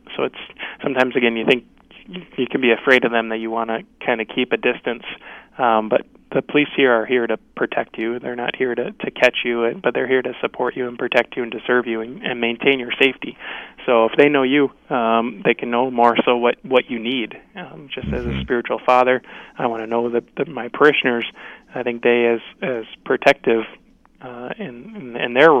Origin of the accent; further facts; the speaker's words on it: St. Michael, United States; Actually, growing up in St. Michael, and my mom and dad, they would always, you know, pray the Hail Mary when we heard the sirens go by.